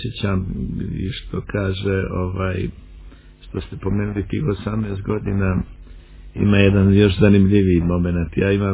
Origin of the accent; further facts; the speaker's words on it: Vareš, Zenica-Doboj Canton, Bosnia & Herzegovina; also born or lived in Belgrade, Serbia / Herzegovina; pola života sam proveo u Hercegovini. Onu drugu polovinu dijelim na dvoje, to je djetinjstvo, tamo gdje sam rođen, u Varešu, Planinici, a ona jedna polovina je bila u Beogradu